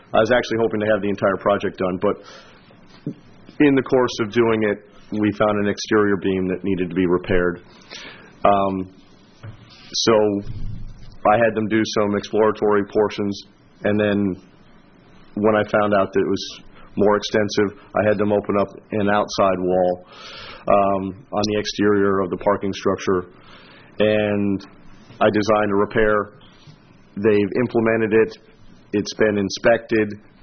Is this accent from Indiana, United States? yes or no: no; Port Orange, Florida, United States; I'm from Port Orange, Florida.